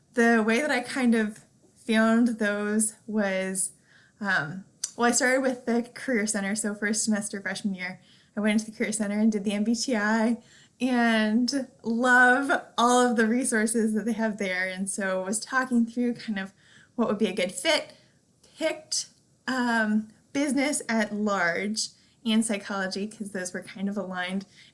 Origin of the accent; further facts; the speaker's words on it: California, United States; now in St. Louis, United States; So I'm originally from California, but have loved the Midwest and now call that home.